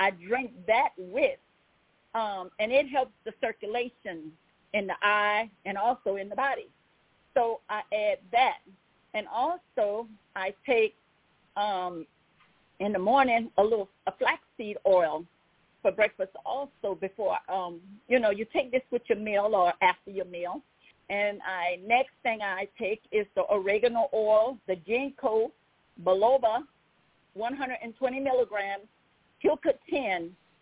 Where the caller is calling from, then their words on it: Baton Rouge, Louisiana, United States; I'm calling from Baton Rouge, Louisiana.